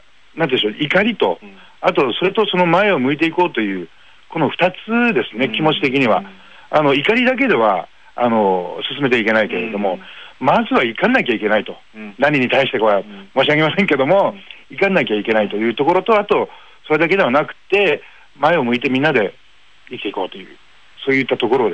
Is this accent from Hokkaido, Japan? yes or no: no; Ishinomaki, Miyagi, Japan; 僕自身がその、出身が石巻、宮城県の石巻なもんですから、津波の被害結構あったところなんですよね